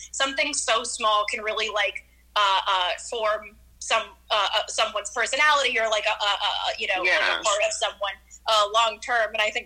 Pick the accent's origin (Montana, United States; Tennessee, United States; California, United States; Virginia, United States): Tennessee, United States; Nashville; I was born and raised in Nashville, and we all met doing comedy.